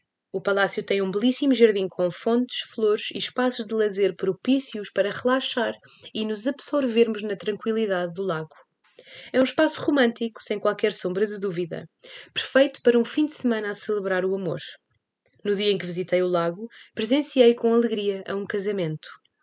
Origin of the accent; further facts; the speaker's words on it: Lisbon, Portugal; Eu, como alfacinha de gema, não cresci perto de lagos, não tenho a cultura nem o hábito de os explorar.